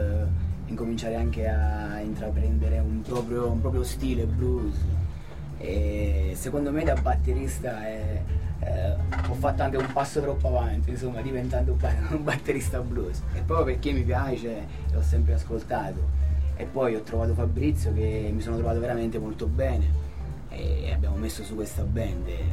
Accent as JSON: {"language": "Italian", "region": "Southern Italy", "country": "Italy", "said": "Forse dall'accento vi siete resi conto che non sono umbro, sono del sud"}